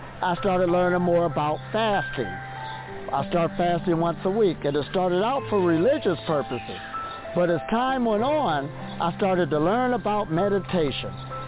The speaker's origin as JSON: {"language": "English", "region": "Ohio", "country": "United States", "tie": "born or raised there", "said": "Now, I grew up in Ohio, USA. And growing up in Ohio, USA, I grew up in a family where my mother made sure that we always had food within the household."}